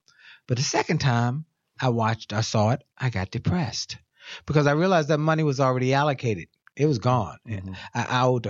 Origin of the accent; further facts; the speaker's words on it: Philadelphia, Pennsylvania, United States; All right, I grew up in West Philly, by the way.